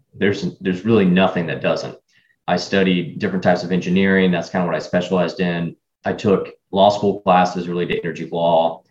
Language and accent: English; Houston, Texas, United States; So I grew up in Houston, Texas, which I'm only a few hundred miles from now. I have one little brother. Both my parents still live in Houston